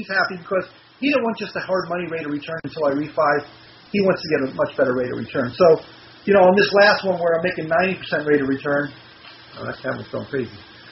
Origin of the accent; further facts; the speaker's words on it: Philadelphia, Pennsylvania, United States; I'm from Pennsylvania. It's a different world up there, Philadelphia area.